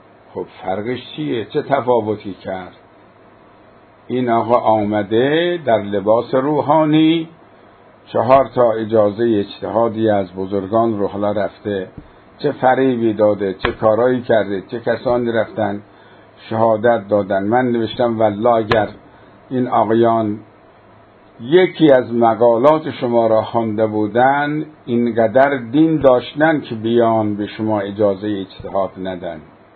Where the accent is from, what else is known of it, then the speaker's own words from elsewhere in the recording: Qazvin, Iran; born there; جد ما آمده اونجا برای تبلیغ در قزوین، اونجا ازدواج کرده، حالا اراده الهی هم تعلق گرفته که ما در قزوین به دنیا آمده باشیم.